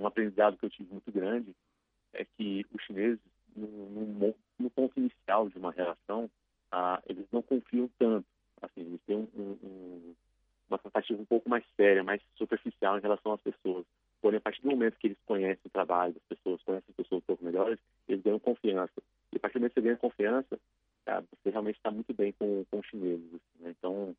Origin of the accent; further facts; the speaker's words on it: Brasília, Federal District, Brazil; now in São Paulo, Brazil; Isso, sou nascido em Brasília. E atualmente estou morando em São Paulo, já fazem 7 anos que estou aqui em São Paulo.